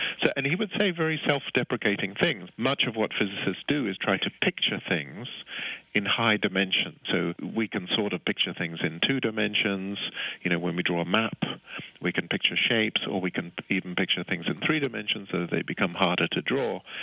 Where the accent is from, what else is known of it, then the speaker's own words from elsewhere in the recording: South Africa; I'm South African.